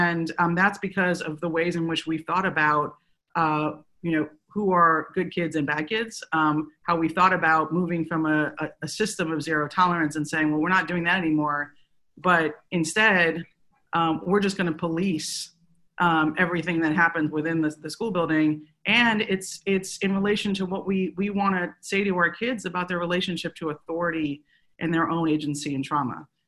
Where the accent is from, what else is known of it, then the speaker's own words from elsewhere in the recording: Chicago, Illinois, United States; when I was growing up in Chicago, we remember who was suspended and expelled